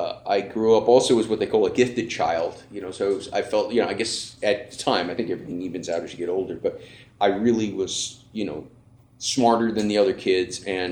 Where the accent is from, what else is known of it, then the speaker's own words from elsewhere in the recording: Los Angeles, California, United States; And I'm actually from out of town. I should have, I'm from Los Angeles.